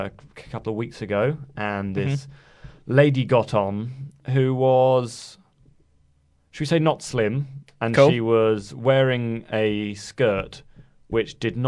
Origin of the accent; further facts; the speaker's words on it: United Kingdom; I am British.